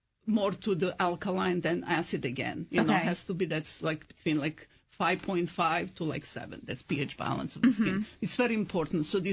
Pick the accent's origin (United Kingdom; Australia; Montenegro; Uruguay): Montenegro; English is a second language; now in United States; From former Yugoslavia, Montenegro.